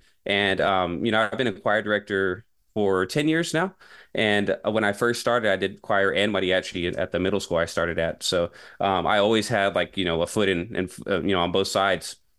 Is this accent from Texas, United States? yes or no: yes; San Marcos, Texas, United States; You know, like I said, I'm from San Marcos.